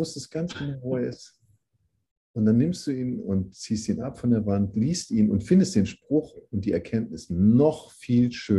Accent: Hamburg, Germany; Und wie sagt man bei uns in Hamburg? Sagt man Moin Maste.

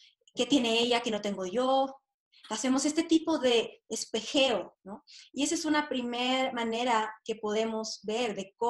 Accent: Oaxaca, Mexico; Yo crecí en el Istmo de Tehuantepec, donde hay como un matriarcado, ¿no?

